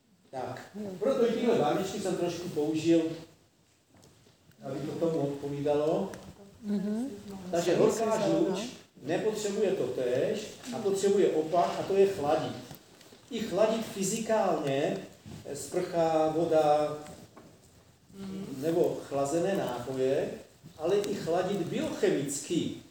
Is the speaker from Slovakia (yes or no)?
yes; Slovakia; No, já jsem vyrůstal na Slovensku